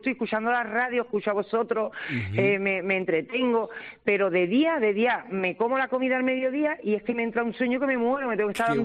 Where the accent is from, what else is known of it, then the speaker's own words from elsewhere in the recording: Cádiz, Andalusia, Spain; Soy de Cai.